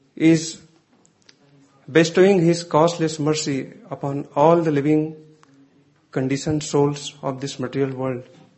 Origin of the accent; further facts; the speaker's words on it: India; English is a second language; Being an Indian, it is a ecstatic experience to experience Navadvip Dham out of India.